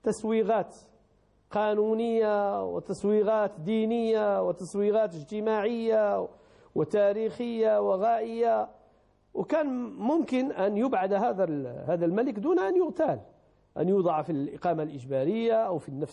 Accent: Morocco; يعني بحال كأن قبيلة من القبائل عندنا في المغرب

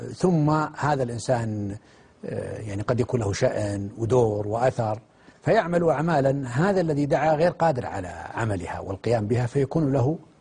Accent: Saudi Arabia; قلت له من السعودية

